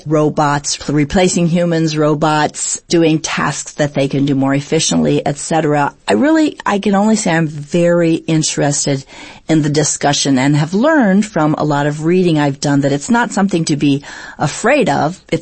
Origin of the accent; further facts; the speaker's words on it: Canada; Yeah, I'm from Canada.